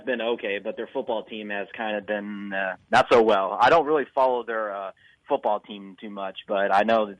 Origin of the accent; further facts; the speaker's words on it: Florida, United States; now in Cape Girardeau, United States; I mean, I'm originally from Florida, so that's why.